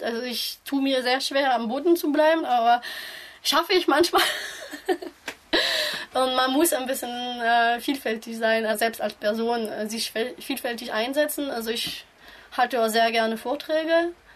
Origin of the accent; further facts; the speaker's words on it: Kassel, Hesse, Germany; Ich komme aus Kassel